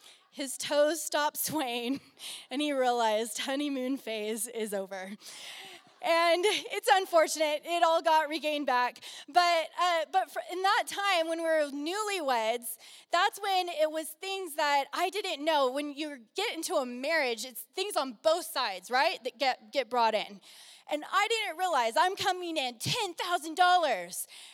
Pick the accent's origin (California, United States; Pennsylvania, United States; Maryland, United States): California, United States; Oakdale; I was a girl from Oakdale, California. It's this really cute small town. And I had a herd of cows growing up.